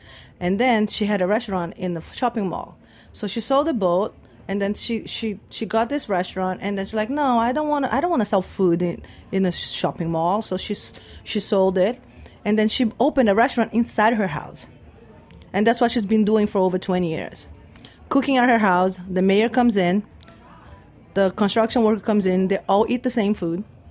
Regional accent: Brazil; moved away; also born or lived in West Indies; my father's from Indonesia. I'm from Brazil. I grew up with both cooking, and then I moved to the West Indies with my mom and my brother

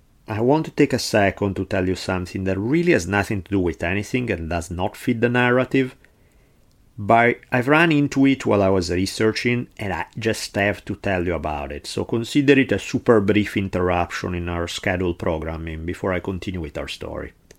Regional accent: Milan, Lombardy, Italy; about 2,000 cavalrymen from my hometown of Milan

